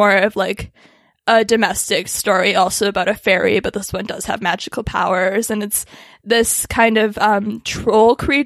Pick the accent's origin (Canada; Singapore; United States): Canada; And I love this one because I'm Canadian and there are so many Canadian jokes in it.